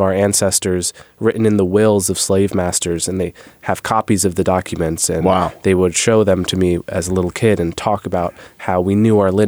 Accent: Montclair, New Jersey, United States; Montclair, New Jersey.

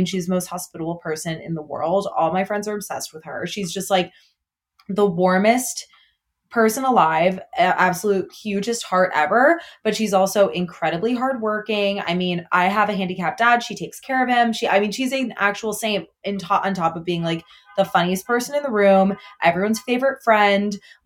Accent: Illinois, United States; My parents moved back to Alabama when I was a freshman in college. I grew up like outside of Chicago.

